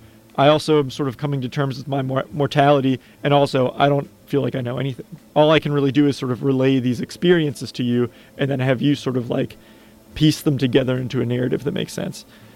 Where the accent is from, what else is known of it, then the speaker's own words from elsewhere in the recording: Upper St. Clair, Pennsylvania, United States; This is in Upper St. Clair, Pennsylvania, near Pittsburgh, my hometown.